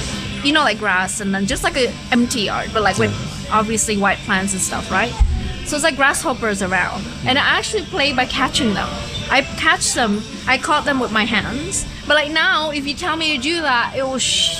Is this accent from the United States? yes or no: no; Indonesia; My parents were both born in Indonesia. I was obviously, of course, like born and raised in Indonesia. Mm. Chinese.